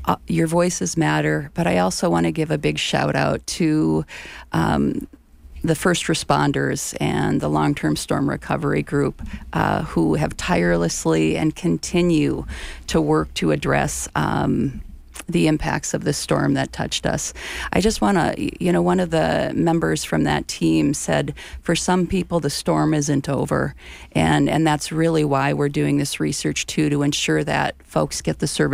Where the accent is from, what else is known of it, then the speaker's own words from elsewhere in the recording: United States; I grew up in the Red River Valley